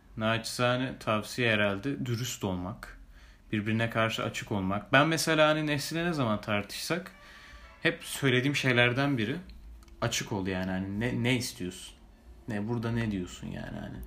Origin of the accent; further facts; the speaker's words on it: Istanbul, Turkey; ikimiz de doğma büyüme İstanbul'da.